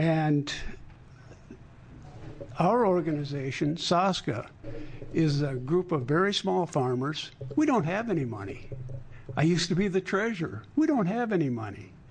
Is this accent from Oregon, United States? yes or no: yes; Rogue River, Oregon, United States; I'm from Rogue River. I'm a farmer.